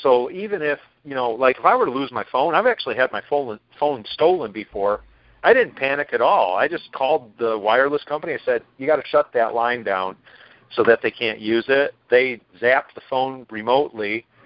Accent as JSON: {"language": "English", "town": "Battle Creek", "region": "Michigan", "country": "United States", "tie": "born or raised there", "said": "I was back in my hometown of Battle Creek, Michigan"}